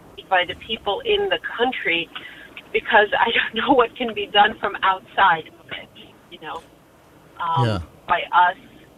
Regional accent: Kyiv, Ukraine; now in United States; I'm from Kyiv. I still have family in Kyiv, my cousins specifically.

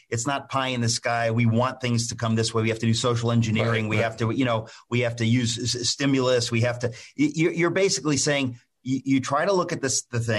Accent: Connecticut, United States; There's a factory up in Hartford, my home state

